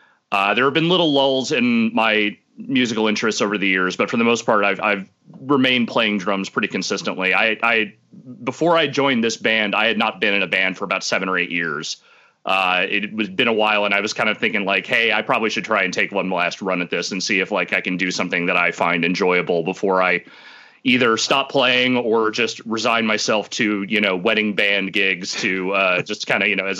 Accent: Petaluma, California, United States; Like their shows always like did huge numbers in Petaluma where I grew up.

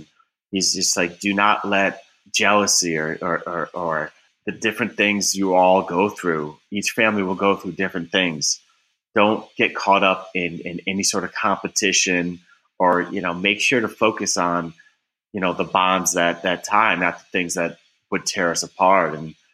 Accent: Glastonbury, Connecticut, United States; I grew up in Connecticut.

